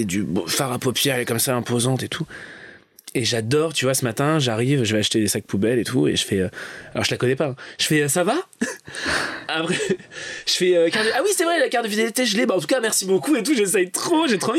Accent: Lyon, Auvergne-Rhône-Alpes, France; now in Paris, France; J'étais au conservatoire, je crois, de Villeurbanne, c'est à côté de Lyon.

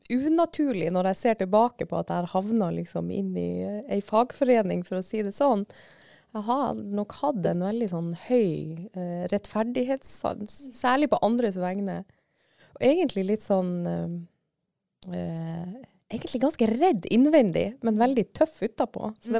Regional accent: Andøya, Nordland, Norway; Nei, jeg vokste opp på Andøya. På 80-tallet, og der hadde vi ikke barnehager på den tiden.

